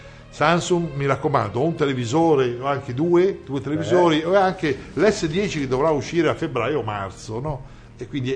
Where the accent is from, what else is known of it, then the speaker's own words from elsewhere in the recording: Spain; Italian is a second language; Sì, io sono spagnolo.